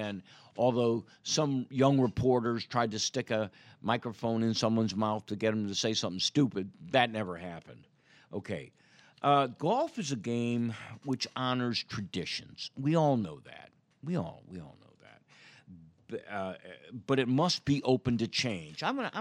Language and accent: English; Chicago, Illinois, United States; I grew up in Chicago in the 60s. I was a Bears fan.